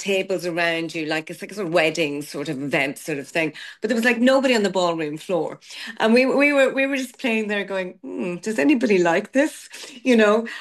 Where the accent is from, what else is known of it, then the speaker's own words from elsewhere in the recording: Ireland; as Irish people